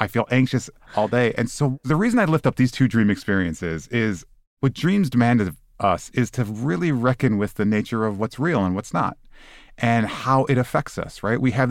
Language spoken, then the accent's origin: English; Michigan, United States; My dad's mom and dad lived about a mile from us where I grew up in Michigan.